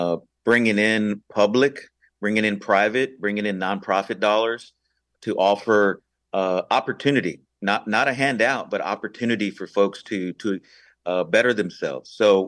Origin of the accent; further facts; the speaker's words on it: Houston, Texas, United States; I'm from North Houston, grew up on Hirsch and Parker, attended public schools in the Aldine Independent School District, and attended University of Houston